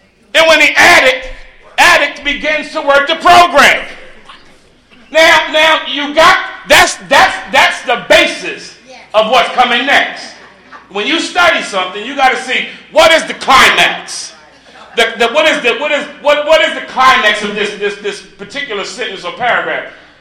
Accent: Philadelphia, Pennsylvania, United States; Listen, I'm a bum from North Philly.

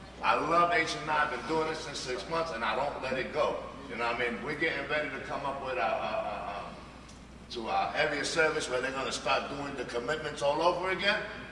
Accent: New York, United States; I'm originally from New York, up in the Bronx. That's where I got cleaned at.

